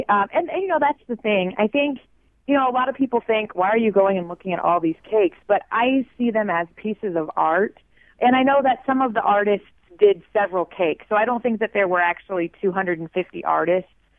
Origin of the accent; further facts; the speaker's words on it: Carlisle, Illinois, United States; No, I am. I grew up in Carlisle.